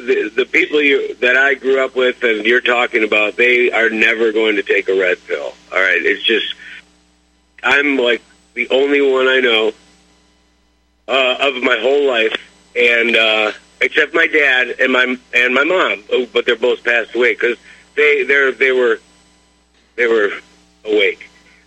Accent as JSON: {"language": "English", "town": "Cleveland", "region": "Ohio", "country": "United States", "tie": "born or raised there", "said": "he was in pharmaceutical industry where I grew up in Cleveland, Ohio, for like 70 years."}